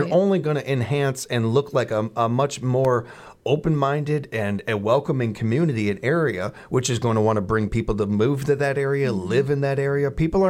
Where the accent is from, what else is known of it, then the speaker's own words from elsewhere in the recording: Chicago, Illinois, United States; When my family first moved here, part of the pull was, well, we came from Chicago, where we got Lake Michigan right there.